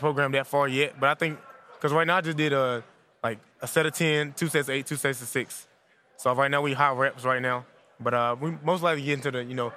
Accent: North Carolina, United States; North Carolina. No traffic.

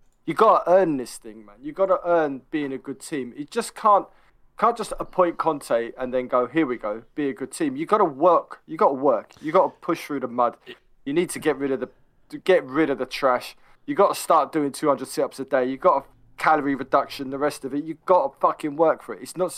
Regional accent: England, United Kingdom; I'm not even Italian anymore. I'm English.

